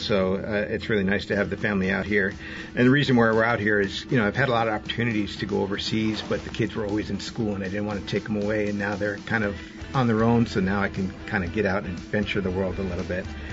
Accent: Hawaii, United States; But I came from Hawaii. I lived there since I was a teenager.

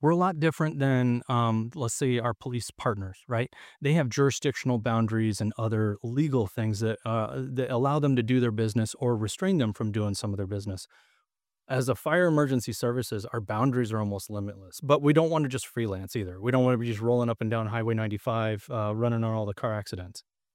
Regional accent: Glendale, Arizona, United States; I grew up in Glendale, Arizona.

